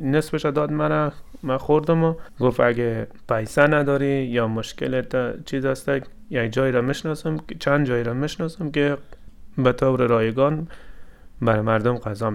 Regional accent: Iran; moved away; من در ایران بزرگ شدم.

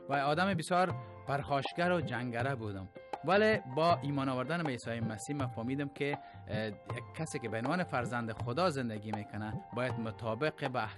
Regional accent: Afghanistan; moved away; گفتم وقتی که از افغانستان آمدم بیرون امرای خانواده

